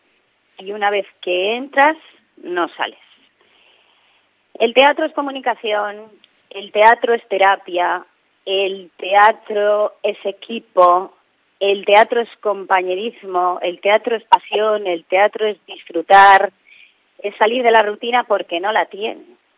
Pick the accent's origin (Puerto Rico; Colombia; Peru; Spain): Spain; Oleiros, Galicia; Porque además nosotros somos de Oleiros, todos